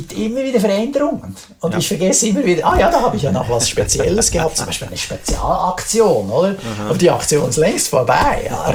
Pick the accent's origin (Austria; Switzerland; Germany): Switzerland; So, wow, man fühlt sich dann als Schweizer dann manchmal so ein bisschen vor den Kopf gestoßen.